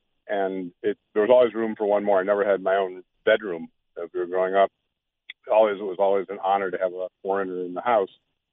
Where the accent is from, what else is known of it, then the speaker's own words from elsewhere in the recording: Evanston, Illinois, United States; when I grew up in Evanston, Illinois, a territory somewhat familiar to you